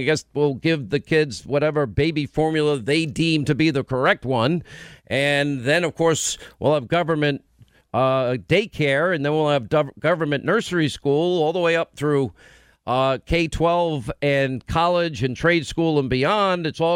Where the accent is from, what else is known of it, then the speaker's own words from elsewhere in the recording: New York, United States; And believe me, most of Nassau County, where I grew up in Nassau County, this is 50 by 100 lots for the better part.